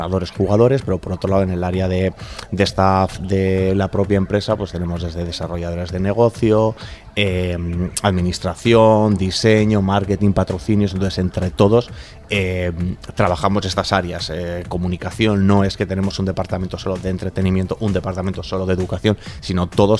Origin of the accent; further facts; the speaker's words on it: Bilbao, Basque Country, Spain; porque somos de Bilbao, estamos orgullosos de ser de Bilbao, de Vizcaya